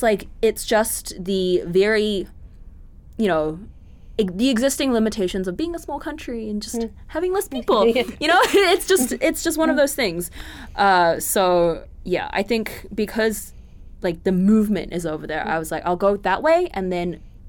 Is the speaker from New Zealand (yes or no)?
yes; New Zealand; being a Kiwi is quite a vast experience